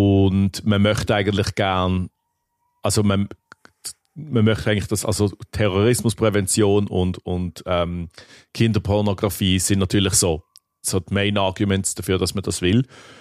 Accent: Hungary; das darf ich als Ungar sagen.

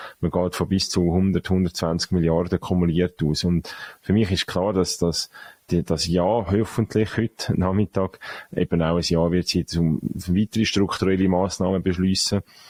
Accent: Zurich, Switzerland; Ich sage jetzt mal, als Zürcher Freisinnige eher auf der marktwirtschaftlichen Seite

